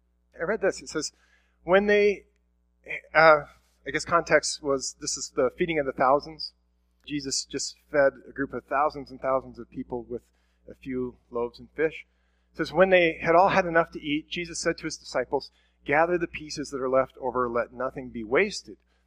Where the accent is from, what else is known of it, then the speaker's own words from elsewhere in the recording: Iowa, United States; I think of growing up in Iowa, like at church, people would bring like a box of zucchinis or something